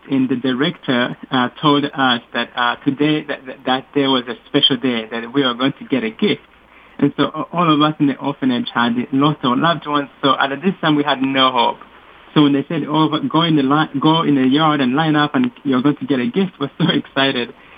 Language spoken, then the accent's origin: English; Rwanda; English is a second language; Growing up in Rwanda, it was a time when the country of Rwanda was going through a lot of tribal unrest.